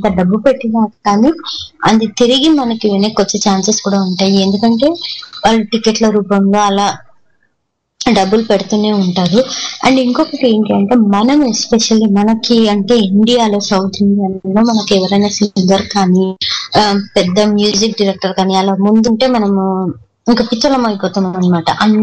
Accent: Hyderabad, Telangana, India; నా home town లో హైదరాబాద్ లో

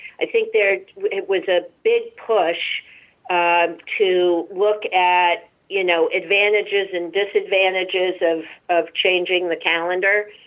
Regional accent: Massachusetts, United States; I'm born and raised in Massachusetts. I'm a diehard Reds fan.

